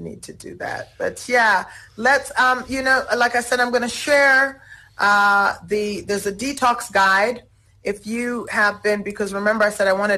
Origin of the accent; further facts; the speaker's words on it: Canada; now in South Africa; I grew up in Canada.